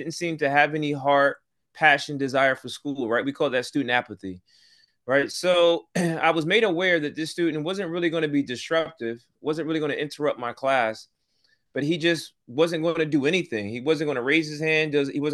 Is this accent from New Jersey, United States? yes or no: yes; Trenton, New Jersey, United States; I'm from Trenton, New Jersey. So that's where I'm originally born and raised, in the city of Trenton, New Jersey. It's a small area. It's about 7 square miles, about 85,000 people.